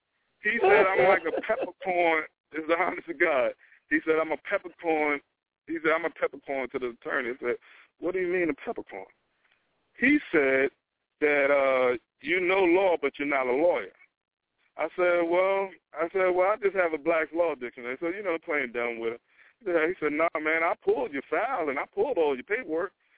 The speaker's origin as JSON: {"language": "English", "region": "New Jersey", "country": "United States", "said": "I'm from New Jersey originally."}